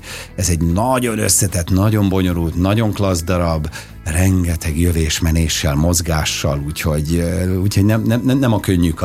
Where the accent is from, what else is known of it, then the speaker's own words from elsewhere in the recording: Budapest, Hungary; innen 3-4 háznyira születtem, hát nem Batalkanom a kórházba, de az is nagyon közel van, mert sportkórházba születtem, az másik az irányba, igen, van 3-4 házra, és itt laktunk a Márvány utcában, úgyhogy ez nekem tényleg hazai környezet.